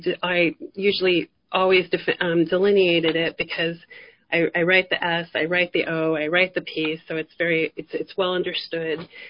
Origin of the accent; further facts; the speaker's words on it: Phoenix, Arizona, United States; my cousin called me from Phoenix, and his father died before finishing chiropractic school, and I grew up with him in Phoenix.